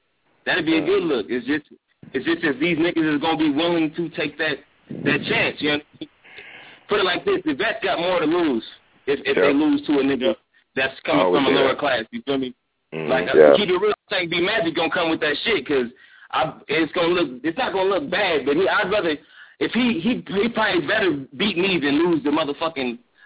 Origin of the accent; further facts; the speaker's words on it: Phoenix, Arizona, United States; I'm from Phoenix, Arizona.